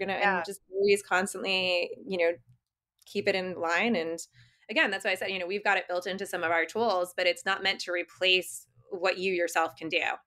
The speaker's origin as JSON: {"language": "English", "country": "Saudi Arabia", "tie": "born or raised there", "lives_now": "United States", "said": "I live in New England now, which is where my family's from, but I actually did not grow up here. I grew up in Saudi Arabia."}